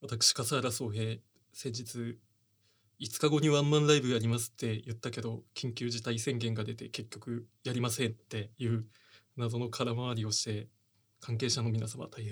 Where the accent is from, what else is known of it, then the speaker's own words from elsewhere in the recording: Hokkaido, Japan; ちなみにね、僕の北海道ではゴールデンウィークくらい、桜咲く。